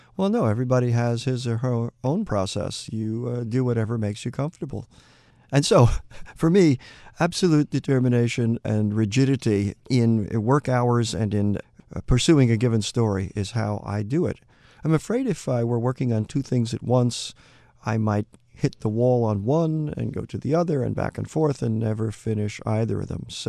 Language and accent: English; Peekskill, New York, United States; I grew up in Peekskill, as I say, and I still have my closest friend there